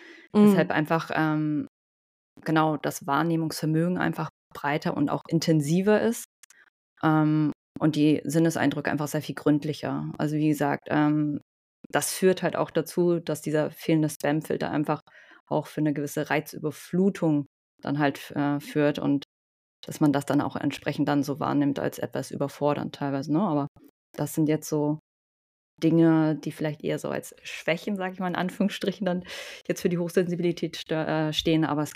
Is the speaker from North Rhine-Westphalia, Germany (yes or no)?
no; Hamburg, Germany; Ich komme aus Hamburg, habe den Großteil meines Lebens hier in Hamburg verbracht. Sitze hier gerade im Homeoffice in wunderschönen Bahrenfeld.